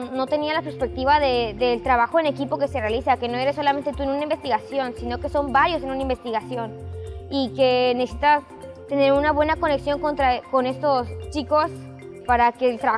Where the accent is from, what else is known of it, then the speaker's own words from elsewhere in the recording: Chiapas, Mexico; Vengo de la preparatoria Manuel Velasco Suárez y soy de Chiapas.